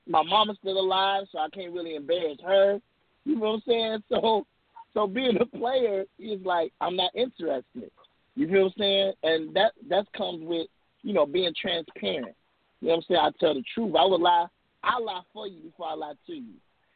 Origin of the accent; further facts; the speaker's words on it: Gary, Indiana, United States; I look at it like … from Gary, Indiana.